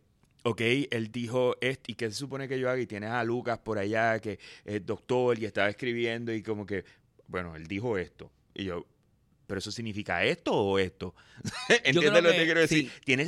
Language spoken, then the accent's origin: Spanish; Puerto Rico; Yo soy sato, yo soy boricua.